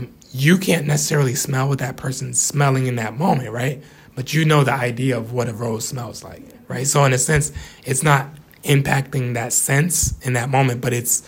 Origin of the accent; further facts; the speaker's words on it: Hartford, Connecticut, United States; growing up in Hartford, I'm African American, and so growing up in Hartford, there's always been an abundance of West Indian culture, Latino culture